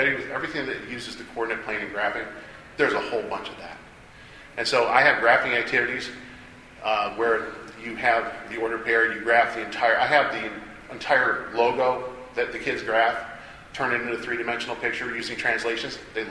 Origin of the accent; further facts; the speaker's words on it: Indiana, United States; from my home state, Indiana, their standards.